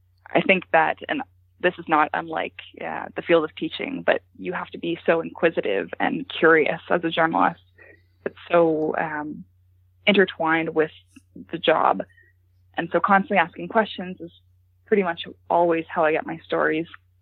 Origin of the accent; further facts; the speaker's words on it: Ontario, Canada; because I grew up in Ontario's public education system.